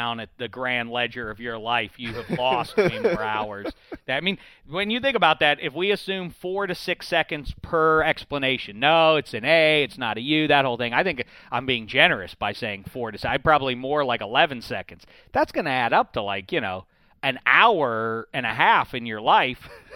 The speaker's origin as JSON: {"language": "English", "town": "Pittsburgh", "region": "Pennsylvania", "country": "United States", "said": "I'm from Pittsburgh."}